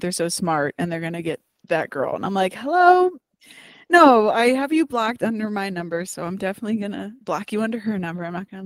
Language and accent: English; Cleveland, Ohio, United States; I'm from Cleveland.